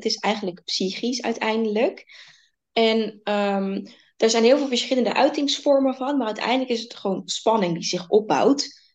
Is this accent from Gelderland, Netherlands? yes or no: no; Rotterdam, South Holland, Netherlands; born there; Ik ben geboren in het Academisch Ziekenhuis, in het Sophia Kinderziekenhuis in Rotterdam.